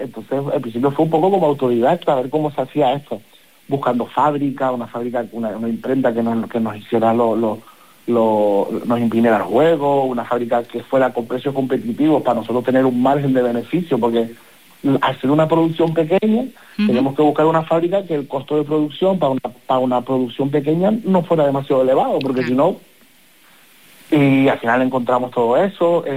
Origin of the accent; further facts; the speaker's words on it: Tenerife, Canary Islands, Spain; mi hermana y yo, que somos de Tenerife